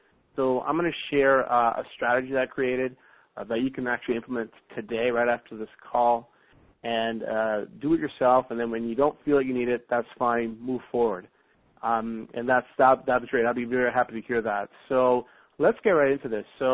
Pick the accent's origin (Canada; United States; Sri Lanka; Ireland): Canada; Toronto, Ontario; I'm here from Toronto, Ontario.